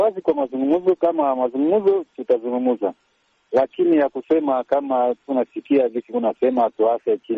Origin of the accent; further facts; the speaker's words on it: DR Congo; Sisi ni wakongomani, tutaenda sehemu gani wa?